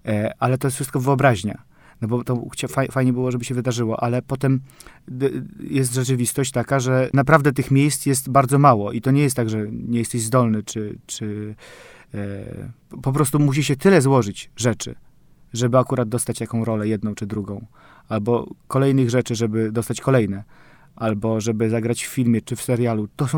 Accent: Szczecin, West Pomeranian Voivodeship, Poland; bo ja w ogóle pochodzę ze Szczecina.

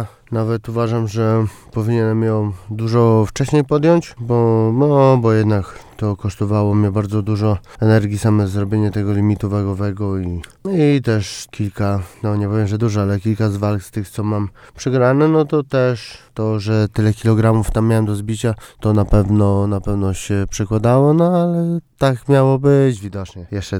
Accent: Ostróda, Warmian-Masurian Voivodeship, Poland; Lubię się bić nad jeziorem, no bo w sumie ja jestem stąd

